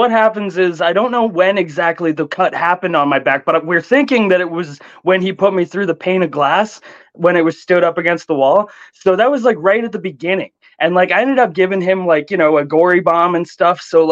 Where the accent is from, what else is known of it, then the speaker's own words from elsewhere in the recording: Ontario, Canada; I get up to the counter thing and the person asks me, okay, so where are you from? Blah, blah, blah, Ontario. Do you have insurance? Blah, blah, blah. I don't know. Here's my Ontario health card.